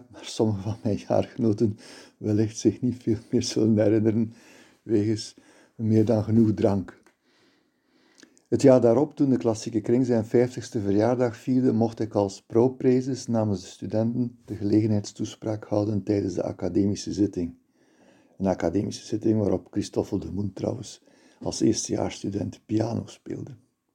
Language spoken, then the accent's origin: Dutch; Sint-Niklaas, Flanders, Belgium; born there; Ik ben geboren in Sint-Niklaas, deed de Latijn-Griekse in het Sint-Josef Klein Seminarie